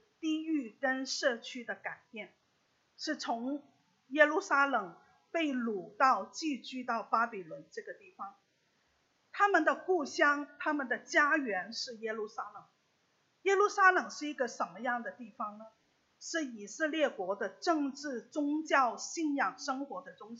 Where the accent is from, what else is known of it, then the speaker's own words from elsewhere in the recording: Macau; 我是在澳门长大哈